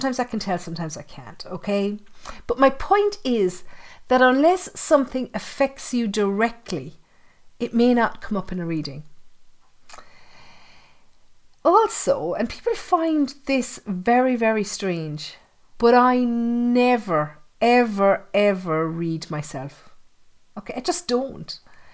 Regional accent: Ireland; You know, and I'm Irish and I know that Irish people on the whole aren't as open as American people to being approached.

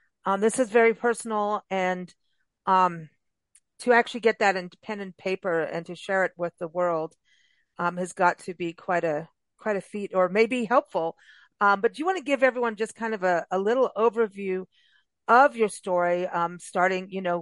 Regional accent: South Africa; I was raised in South Africa

